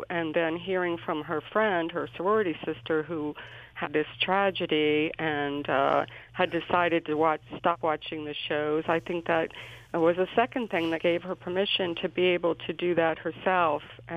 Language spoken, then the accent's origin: English; Silver Spring, Maryland, United States; Well, I grew up in Silver Spring, Maryland.